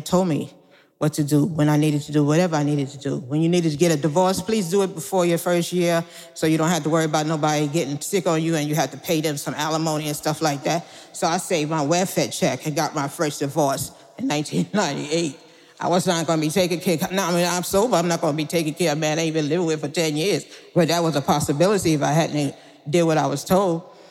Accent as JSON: {"language": "English", "town": "Brooklyn", "region": "New York", "country": "United States", "said": "And I came in, I'm from Brooklyn. Bed-Stuy in Brooklyn in the 80s. And that's all you got to say."}